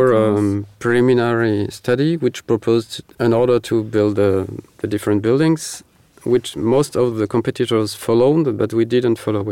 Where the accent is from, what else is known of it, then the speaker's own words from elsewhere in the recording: Marseille, Provence-Alpes-Côte d'Azur, France; English is a second language; now in Paris, France; I am myself from Marseille, and we decided after a few experiences in Austria and in France to work in Paris